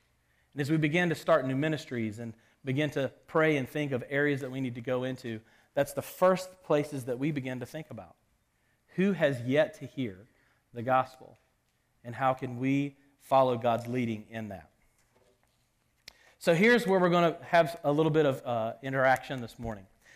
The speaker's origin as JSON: {"language": "English", "country": "United States", "lives_now": "Canada", "said": "I'm not from Canada, I'm from the U.S."}